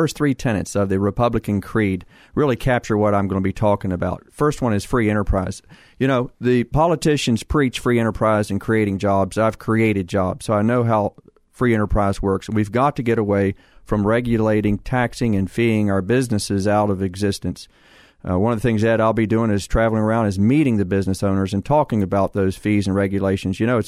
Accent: Waynesboro, Virginia, United States; I know the district intimately, born and raised in Waynesboro. My mom's farm was over in Augusta County.

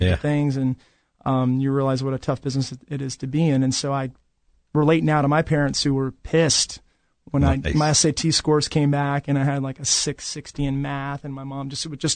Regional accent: Virginia, United States; maybe because I'm from Virginia and he's from Appalachia.

